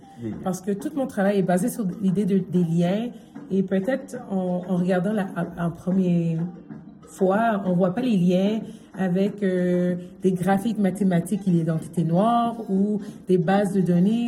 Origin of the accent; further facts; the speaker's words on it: Haiti; now in Montreal, Canada; Je suis haïtienne canadienne.